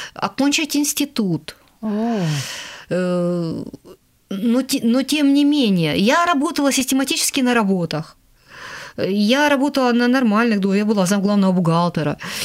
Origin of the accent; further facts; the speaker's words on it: Khabarovsk, Khabarovsk Krai, Russia; я сама из Хабаровска